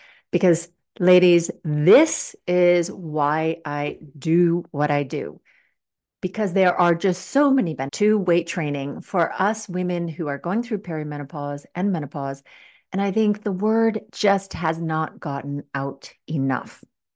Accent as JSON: {"language": "English", "country": "United States", "tie": "born or raised there", "said": "For a long time, I remember growing up in the States, there were a lot of ads about the importance of brushing your teeth, right?"}